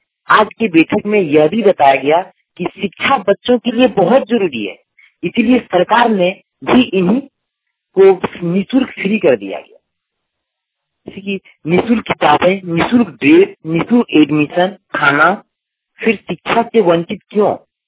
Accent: Deoghar, Jharkhand, India; ग्राम पंदनवीरा, थाना जसीटी, जिला देवघर का निवासी हूँ।

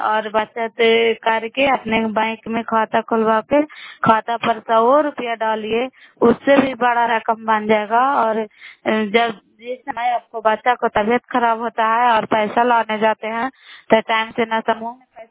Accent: Bairi, Bihar, India; नालंदा जिला कराय ब्लॉक मकराता पंचायत ग्राम बैरी के निवासी हूँ।

